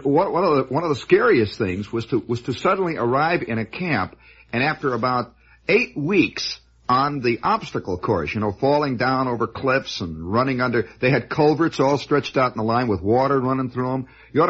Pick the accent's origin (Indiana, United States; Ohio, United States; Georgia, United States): Indiana, United States; Hammond; Now, I'm a kid, you know, and I come from Hammond, Indiana, where nobody worries about, you know, if you take accordion lessons, you take accordion lessons.